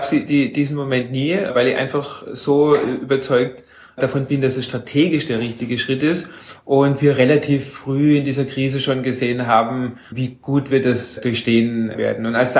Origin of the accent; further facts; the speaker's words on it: Germany; now in Austria; Also insofern ist es das Thema, als Deutscher hier zu sein, wirklich überhaupt gar keins.